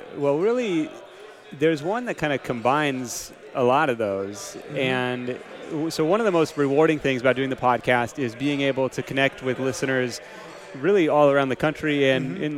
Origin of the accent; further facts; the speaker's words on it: Seattle, Washington, United States; Like I said, I grew up in Seattle, but we've been here 10 years and have kind of grown to love it.